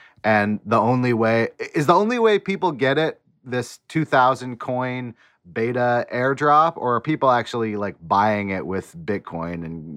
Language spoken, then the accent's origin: English; California, United States; I grew up in the Bay Area.